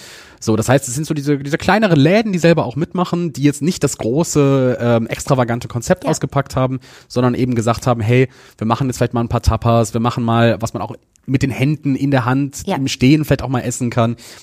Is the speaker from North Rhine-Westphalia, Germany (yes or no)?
yes; Düsseldorf, North Rhine-Westphalia, Germany; Also ich komme aus Düsseldorf, ich bin hier groß geworden